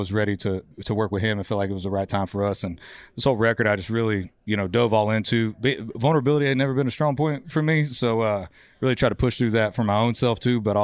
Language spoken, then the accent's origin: English; Florida, United States; I'm from Florida.